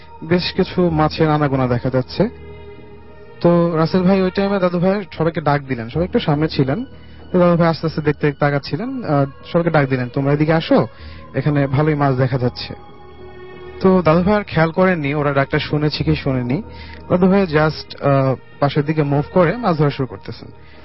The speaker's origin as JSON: {"language": "Bangla", "town": "Tangail", "region": "Dhaka Division", "country": "Bangladesh", "tie": "born or raised there", "lives_now": "Mohakhali, Bangladesh", "said": "মহাখালী থেকে এসেছি, আমার হোম টাউন টাঙ্গাইল।"}